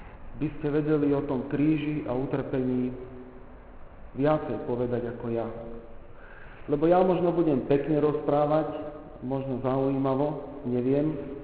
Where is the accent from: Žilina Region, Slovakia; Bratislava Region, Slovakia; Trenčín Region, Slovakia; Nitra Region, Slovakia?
Nitra Region, Slovakia; Žemberovce; V nedeľu som bol doma v Žemberovciach